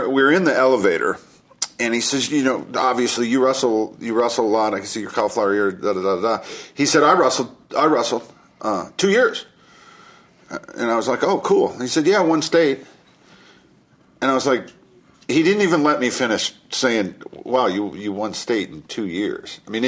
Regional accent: Kankakee, Illinois, United States; We're going to go do a live show in my hometown in Kankakee, Illinois, I believe April 1st, the Saturday after the Bellator event.

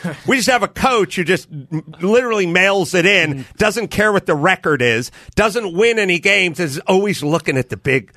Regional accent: North Hollywood, California, United States; It's a perfect example of you grow up in a world where Utter Bomb exists. I grew up in North Hollywood. Utter Bomb utterly does not exist.

